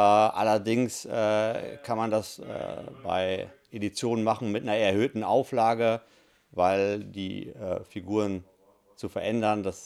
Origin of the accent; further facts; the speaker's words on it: Münster, North Rhine-Westphalia, Germany; Ja, ich als Münsteraner kenne Dürmen natürlich.